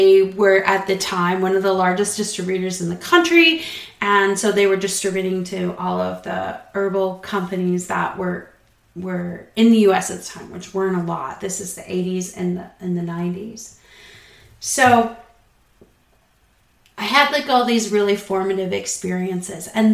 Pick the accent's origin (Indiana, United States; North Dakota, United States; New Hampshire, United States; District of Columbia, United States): New Hampshire, United States; born there; And they were from Puerto Rico and I was born in the White Mountains of New Hampshire.